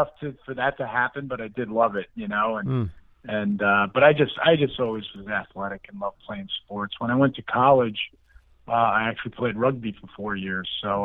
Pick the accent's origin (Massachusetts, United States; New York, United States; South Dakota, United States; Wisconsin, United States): New York, United States; Garden City; I'm from New York, grew up in Garden City, Long Island, and I have one brother, one sister.